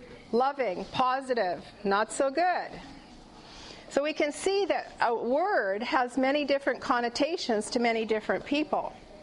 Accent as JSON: {"language": "English", "country": "Canada", "said": "I'm a mom, a grandparent, and I'm Canadian."}